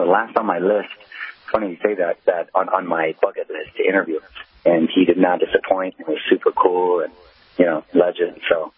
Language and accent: English; San Diego, California, United States; I'm the Chargers because I was originally from San Diego and now claim L.A.